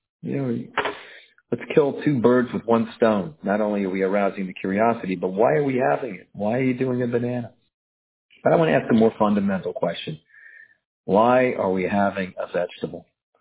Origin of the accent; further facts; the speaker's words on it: South Africa; now in United States; I remember growing up in South Africa, we used to eat parsley. Somehow when we came to America, the parsley changed to a potato.